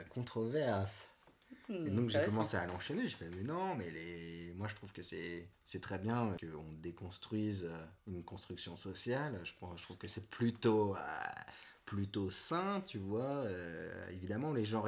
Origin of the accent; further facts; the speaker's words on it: France; Je suis français, ouais, on se refait pas, tu vois.